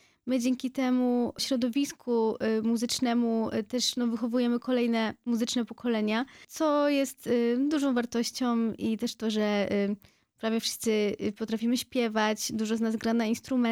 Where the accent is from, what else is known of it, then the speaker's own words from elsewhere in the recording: Lower Silesian Voivodeship, Poland; jest właśnie na Dolnym Śląsku, stąd nasze działania też właśnie głównie opierają się tutaj i my jesteśmy stąd.